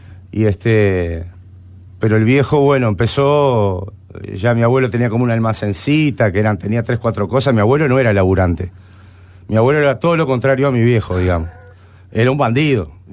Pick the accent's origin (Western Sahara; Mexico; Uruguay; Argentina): Uruguay; Montevideo; Yo en realidad nací en Lezica, pero bueno, vine como el año y medio para Millán y para la zona, Millán y Rafo. Es más Prado que Sayago, pero nosotros somos sayaguenses de corazón, el barrio es Sayago.